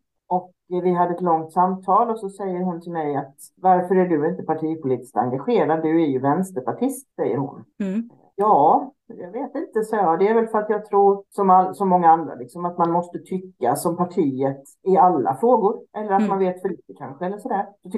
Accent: Halmstad, Halland County, Sweden; now in Sundbyberg, Sweden; Sundbyberg utanför Stockholm. Och det har jag gjort i 19 år. Jag är född och uppvuxen i Halmstad. Så man kanske känner och hör att jag har någon annan, inte riktigt Stockholmsdialekt.

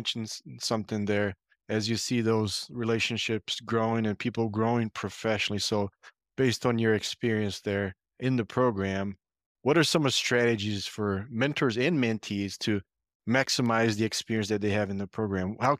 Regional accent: Brazil; English is a second language; now in United States; I was paired with a CAE from Florida. And coincidentally, he is from my hometown in Brazil.

